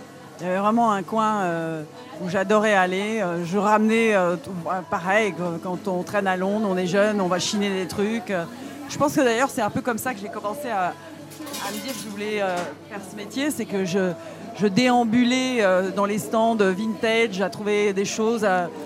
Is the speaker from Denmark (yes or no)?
yes; Denmark; j'ai été élevée beaucoup au Danemark aussi